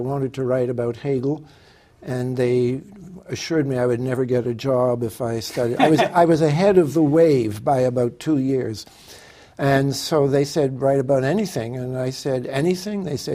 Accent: Montreal, Quebec, Canada; born there; I'm a Canadian. I was born in Montreal

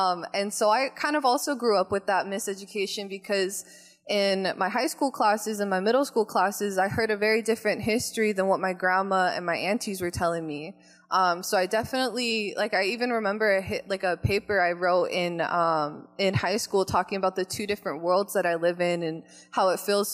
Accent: Valley Center, California, United States; I grew up in Valley Center, so it's more northern, more inland, and we have about 8 reservations around Valley Center.

